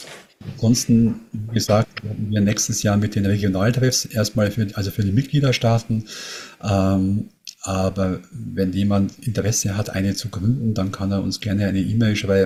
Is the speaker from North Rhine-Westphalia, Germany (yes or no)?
no; Bavaria, Germany; Ich komme aus der Nähe von München